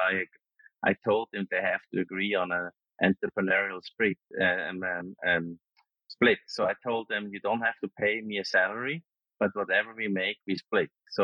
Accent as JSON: {"language": "English", "region": "Zurich", "country": "Switzerland", "said": "I'm originally from Switzerland. And I was born 1967 in Zurich"}